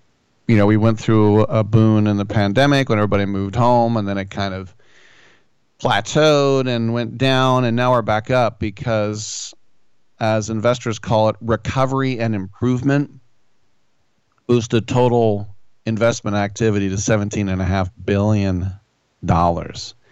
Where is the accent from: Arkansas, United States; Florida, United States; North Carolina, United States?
Arkansas, United States; Bentonville; By the way, where is the headquarters of Walmart? Bentonville, Arkansas. That's right, my hometown.